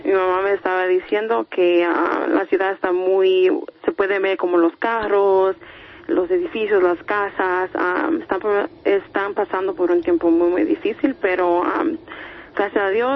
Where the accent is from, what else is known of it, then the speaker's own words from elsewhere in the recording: New York, United States; Yo soy de Nueva York.